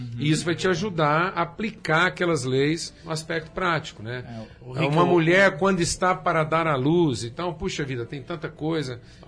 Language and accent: Portuguese; Minas Gerais, Brazil; now in Goiânia, Brazil; Sou lá de Minas Gerais.